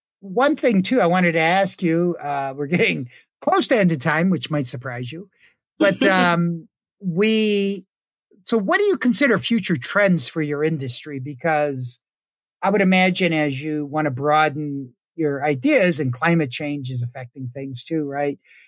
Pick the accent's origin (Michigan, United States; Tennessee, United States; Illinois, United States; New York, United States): Michigan, United States; Downriver; So, I just want to put a plug in. I'm from Downriver